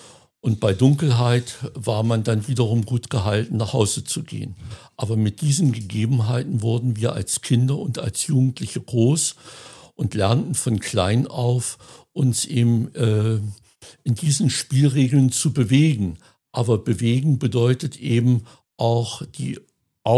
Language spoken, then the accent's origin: German; Keller, Thuringia, Germany; Ich bin in Keller geboren am 1. Oktober 1956.